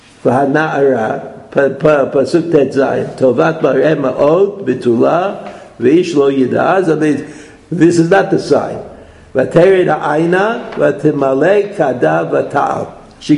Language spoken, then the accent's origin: English; Brooklyn, New York, United States; I mean, I'm from Brooklyn. I realize that's a disadvantage